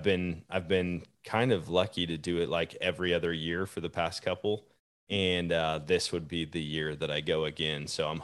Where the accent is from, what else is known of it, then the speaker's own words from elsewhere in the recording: Eau Claire, Wisconsin, United States; I grew up just down in Eau Claire. I had never been to Duluth.